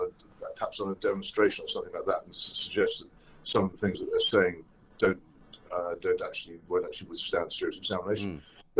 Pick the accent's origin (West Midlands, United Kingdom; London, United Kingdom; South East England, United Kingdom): South East England, United Kingdom; Oxford; I mean, in my hometown of Oxford, there is a stream